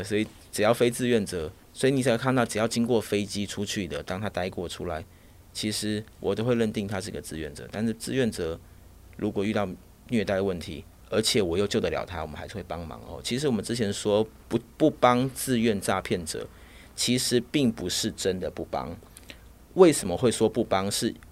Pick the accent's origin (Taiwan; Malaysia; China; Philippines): Taiwan; 就是谢谢人家照顾我们台湾人